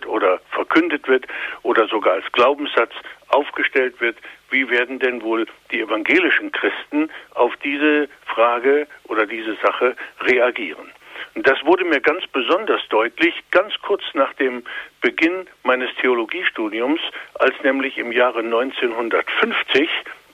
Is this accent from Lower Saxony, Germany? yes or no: yes; Göttingen, Lower Saxony, Germany; Ich bin nämlich in der Universitätsstadt Göttingen zur Schule gegangen und die ist ganz überwiegend protestantisch.